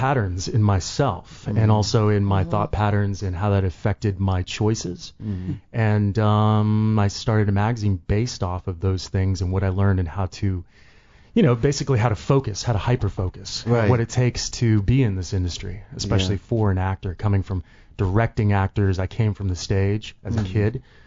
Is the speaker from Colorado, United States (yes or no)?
no; Texas, United States; born there; I was actually born in Texas.